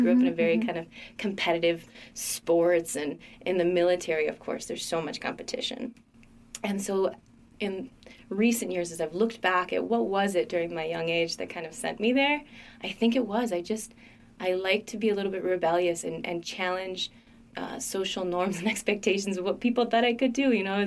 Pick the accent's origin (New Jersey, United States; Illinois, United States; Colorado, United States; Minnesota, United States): Illinois, United States; Chicago; I grew up in Chicago from a little bit of a military background.